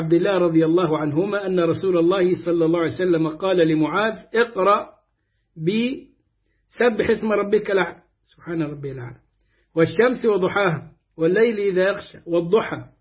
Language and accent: Arabic; Egypt; عندنا في مصر